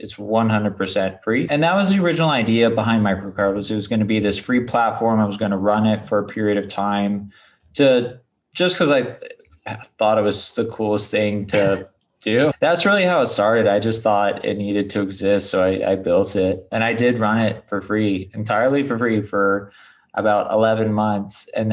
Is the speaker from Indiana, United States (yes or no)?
no; San Clemente, California, United States; also born or lived in Detroit; Yeah, I was originally born in Detroit, and I lived there till I was about 3. And then my parents moved to Southern California. So I grew up in a small beach town in Southern California called San Clemente.